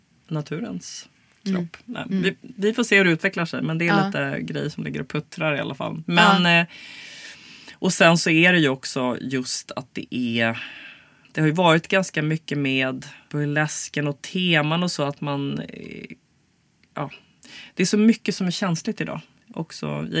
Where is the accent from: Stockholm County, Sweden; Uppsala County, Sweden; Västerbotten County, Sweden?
Stockholm County, Sweden; Stockholm; för jag är ju stockholmare och det är liksom, ja.